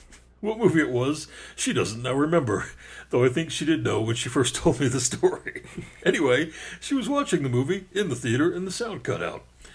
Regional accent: New Jersey, United States; Because I'm from New Jersey.

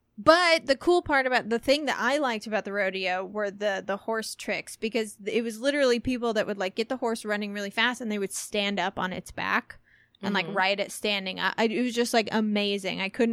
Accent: Midwest, United States; We grew up in the Midwest, and me even like further south than you.

